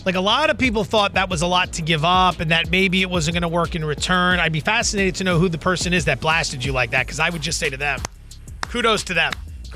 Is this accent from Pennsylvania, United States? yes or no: yes; Allentown, Pennsylvania, United States; I'm not a New York Knicks fan. I grew up in Allentown, Pennsylvania. I like the Sixers.